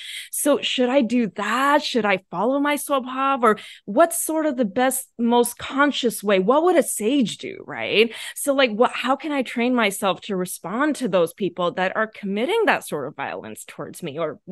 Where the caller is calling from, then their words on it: United States; I'm speaking from America, so just want to say namaste.